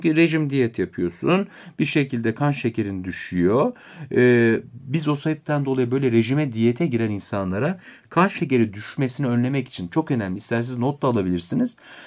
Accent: Beypazarı, Ankara, Turkey; Hatta ben Ankara Beypazarlıyım mesela.

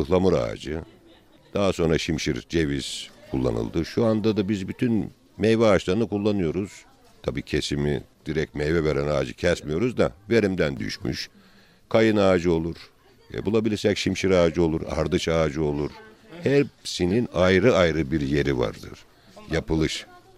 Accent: Amasra, Bartın Province, Turkey; Amasra doğumluyum. 56 yaşındayım.

